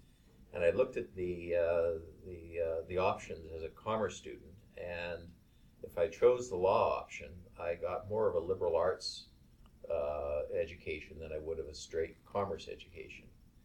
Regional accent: Vancouver, British Columbia, Canada; I self-identify as a Canadian. I was born in Vancouver. I've never lived more than 5 kilometers from the hospital I was born in, being the Vancouver General Hospital. I have a enormous family in Vancouver, British Columbia.

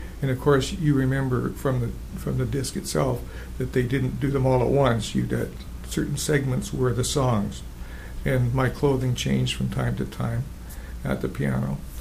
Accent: Nelson, British Columbia, Canada; I was born and raised in Nelson, B.C.

